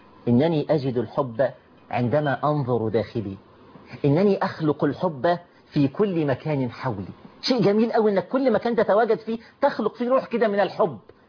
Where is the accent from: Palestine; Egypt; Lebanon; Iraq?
Egypt; موجودة في قلوبنا كمصريين أو كعرب